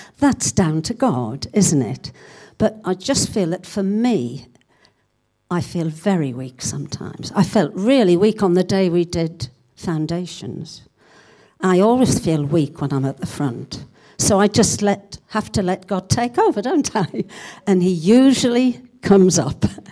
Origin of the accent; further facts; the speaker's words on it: North East England, United Kingdom; although I'm not Scots, I can quite understand all Jackie says, because I come from the Northeast. And up there we say, "Howay, man."